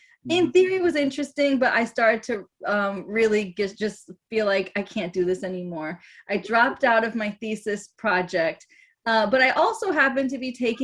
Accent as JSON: {"language": "English", "region": "North Carolina", "country": "United States", "tie": "born or raised there", "also_born_or_lived": "Michigan", "said": "I was born in Michigan. I was raised in North Carolina."}